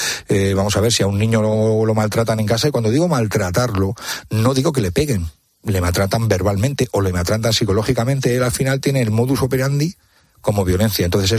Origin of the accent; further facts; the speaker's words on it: Madrid, Community of Madrid, Spain; Ese carabanchel profundo de los 80, yo soy del Terciotelol, que era un auténtico mercado de la droga